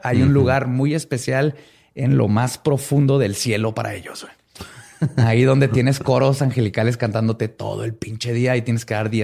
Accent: Mexico; somos mexicanos

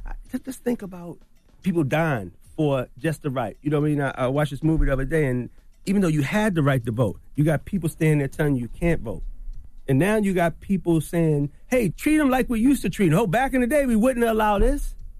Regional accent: Baltimore, Maryland, United States; And everybody knows my story, but I'm from Baltimore.

